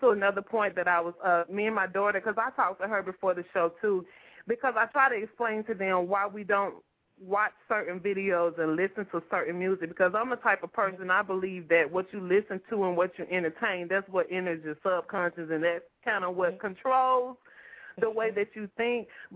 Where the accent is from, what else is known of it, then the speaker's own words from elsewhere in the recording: Chattanooga, Tennessee, United States; I grew up with … in Chattanooga